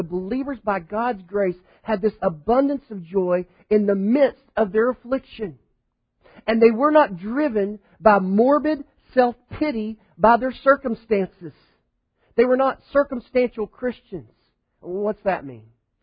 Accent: Texas, United States; accent: West Texas; I'm from West Texas, and that probably sounded awful, because it's like West Texas redneck

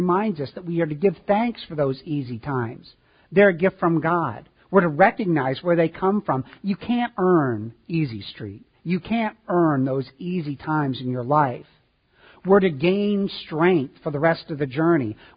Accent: Illinois, United States; I grew up in Illinois, and in Illinois, in southern Illinois, there is open pit coal mining.

